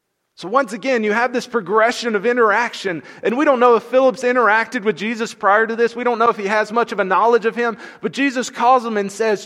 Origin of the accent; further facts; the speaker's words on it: Lynette, Alabama, United States; It's kind of my perspective where I grew up in Lynette, Alabama. Can anything good come out of Lynette, Alabama?